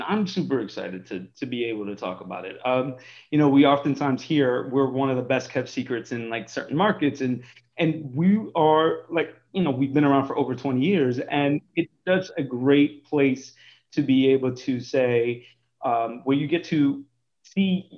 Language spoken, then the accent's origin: English; Bradenton, Florida, United States; just recently came back home to Tampa Bay. I grew up in Bradenton, Florida.